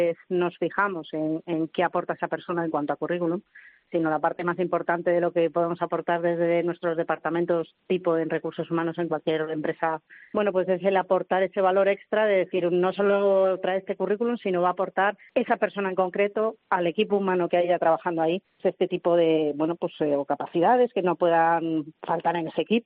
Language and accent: Spanish; Spain; eso es un poco parte de nuestra cultura como españoles